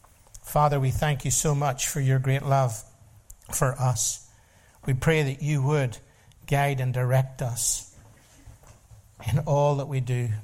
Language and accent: English; Ireland; I grew up in Ireland, and I grew up beside Paddy Rogers